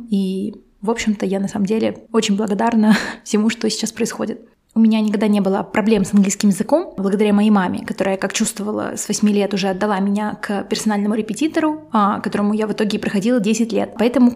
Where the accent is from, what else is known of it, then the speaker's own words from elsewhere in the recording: Volgograd, Volgograd Oblast, Russia; also born or lived in Moscow; как хорошо было в Москве или в Волгограде, откуда я родом.